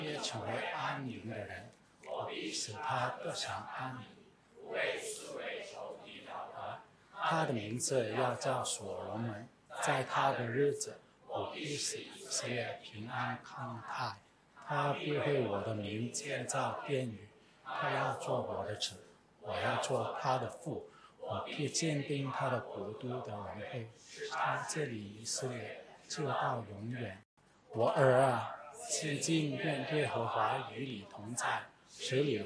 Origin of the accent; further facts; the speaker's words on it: Sha Tin, Hong Kong; 因为我爸爸是美国人，我妈妈是菲律宾人的，但是我是在旁边的医院出生的，所以小学中学都是在沙田，都是读本地学校的。